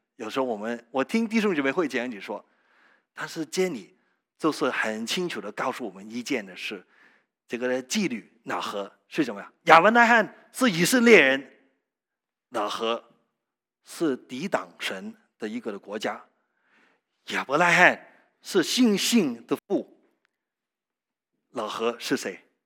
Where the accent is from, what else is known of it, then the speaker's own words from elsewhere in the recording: Canada; 我是很小就在加拿大长大了。